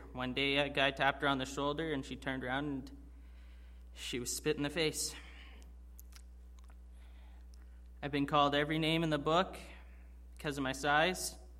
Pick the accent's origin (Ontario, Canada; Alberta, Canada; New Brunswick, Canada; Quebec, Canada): Ontario, Canada; Brantford; I'm 19 years old, and I grew up in Brantford, Ontario. I grew up in a good Christian home with two loving parents and a twin sister